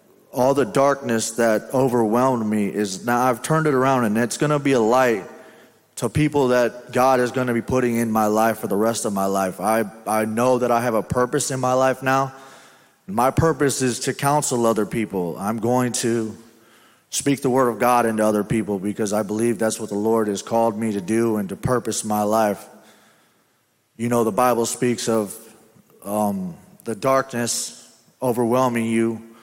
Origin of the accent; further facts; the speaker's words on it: Kewanee, Illinois, United States; I'm from Kewaunee, Illinois. I'm 35 years old. I wasn't really raised in church.